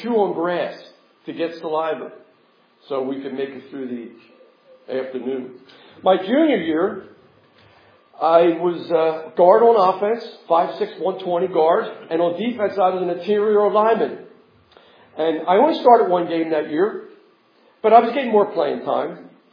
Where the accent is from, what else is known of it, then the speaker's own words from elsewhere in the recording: Mount Ephraim, New Jersey, United States; I grew up in Mount Ephraim